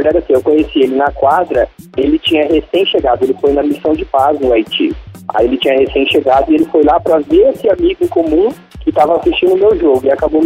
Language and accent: Portuguese; São Paulo, Brazil; now in Campo Grande, Brazil; Eu sou ex-bailarino clássico. Eu vim a Campo Grande, eu sou de São Paulo. Eu vim a Campo Grande, né? Dancei durante um tempo aqui. E depois eu voltei a São Paulo.